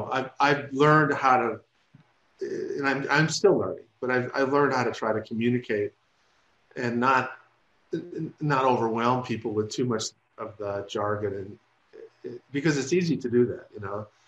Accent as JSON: {"language": "English", "region": "North Dakota", "country": "United States", "tie": "born or raised there", "said": "I grew up in North Dakota"}